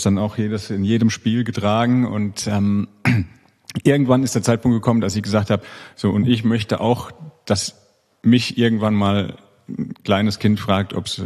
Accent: Hesse, Germany; accent: South Hessian; sondern aus Münster und sie spricht relativ gutes Hochdeutsch und hat mich eine ganze Zeit lang mit meinem südhessischen Dialekt aufgezogen.

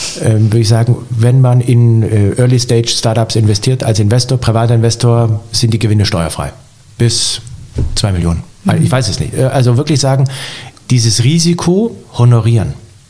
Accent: Bavaria, Germany; Bei uns im Allgäu

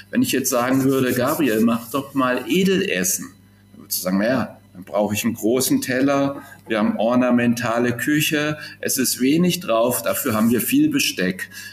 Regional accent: Kassel, Hesse, Germany; Ich bin richtig in Kassel aufgewachsen, war zwischendurch immer mal wieder unterwegs und finde, Kassel liegt hier schön zentral und grün.

